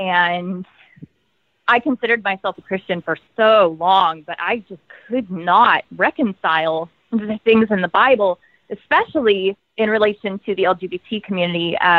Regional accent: Texas, United States; I'm from Texas.

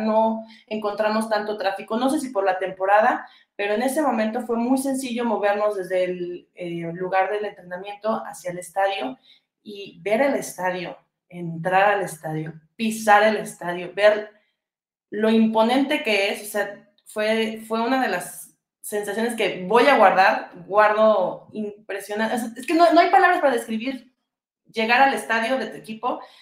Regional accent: Mexico; no, vengo de México. Me dice, ay, mexicana, sí, mexicana.

